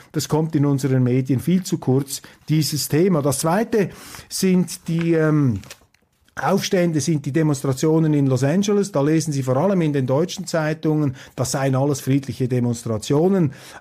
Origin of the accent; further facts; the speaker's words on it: Switzerland; da staune ich jetzt etwas als Schweizer